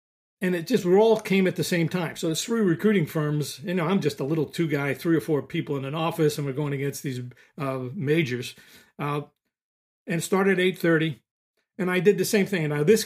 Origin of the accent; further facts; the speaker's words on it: New York City, New York, United States; born there; I was born in the Bronx, New York City